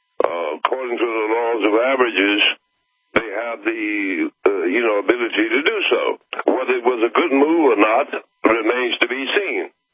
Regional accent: Arkansas, United States; also born or lived in Mississippi; I was born in the South, and my family moved out of the state of Mississippi into Arkansas when I was just an infant.

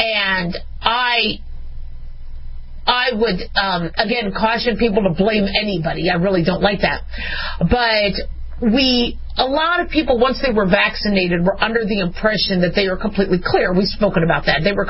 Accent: United States; not only as a physician, but as a mom and as an American.

